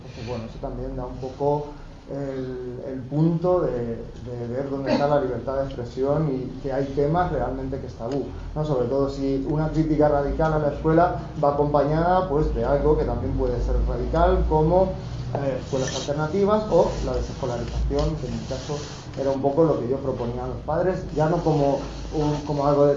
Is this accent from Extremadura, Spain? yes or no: no; Albacete, Castilla-La Mancha, Spain; now in Madrid, Spain; Yo soy de Albacete y vivo en Madrid.